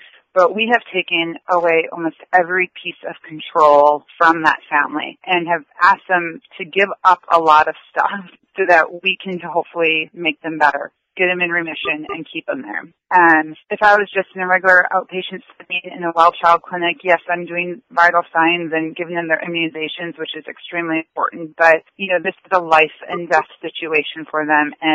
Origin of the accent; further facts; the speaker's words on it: Wisconsin, United States; So I am a nurse currently working at the Pediatric Specialists of Virginia in Falls Church. I'm originally from Wisconsin.